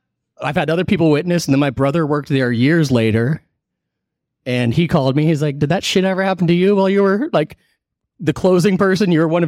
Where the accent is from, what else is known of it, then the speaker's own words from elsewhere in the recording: Monterey, California, United States; So I grew up in Monterey, California